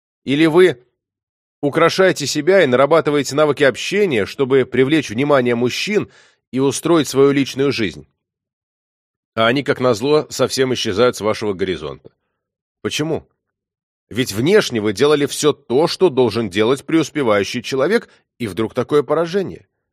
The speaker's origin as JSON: {"language": "Russian", "country": "Russia", "tie": "born there", "said": "Я родился в России, в простой семье, учился в школе, работал, получил 2 высших образования."}